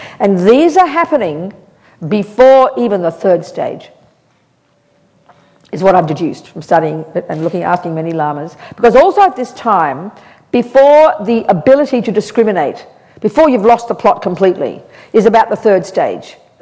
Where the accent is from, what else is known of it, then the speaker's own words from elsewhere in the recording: Australia; I'm a Buddhist nun, I'm Australian, I'm this, I'm old